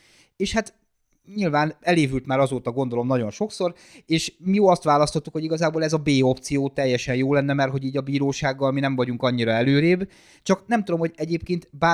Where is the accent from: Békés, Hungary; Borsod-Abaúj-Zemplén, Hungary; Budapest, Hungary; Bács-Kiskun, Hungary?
Borsod-Abaúj-Zemplén, Hungary; mivel én egy borsodi városban nőttem föl